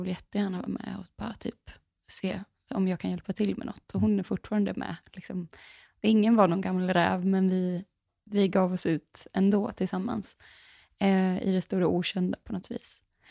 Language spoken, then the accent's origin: Swedish; Dalarna County, Sweden; Alltså sommaren 2016 så var jag hemma i Dalarna.